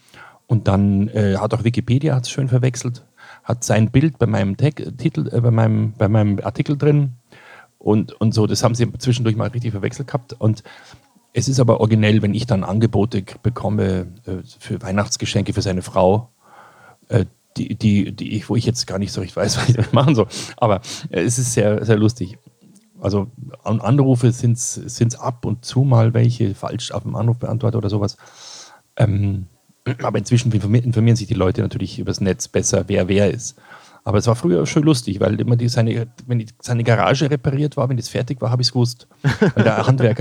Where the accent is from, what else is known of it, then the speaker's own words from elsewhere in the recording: Kirchseeon, Bavaria, Germany; also born or lived in Ebersberg; ich bin in Kirchseeon aufgewachsen und Ebersberg. Und da ist die Ausrichtung nach München etwas stärker.